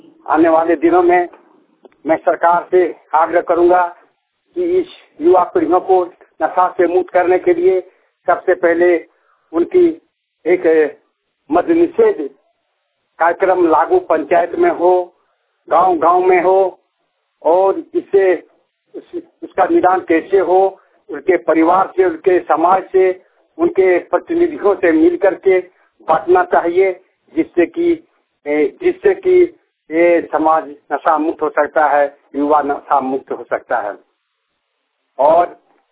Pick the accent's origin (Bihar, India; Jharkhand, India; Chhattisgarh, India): Jharkhand, India; Basanpur; ग्राम बसनपुर, थाना जसीडीह, जिला देवघर, झारखंड का निवासी हूं।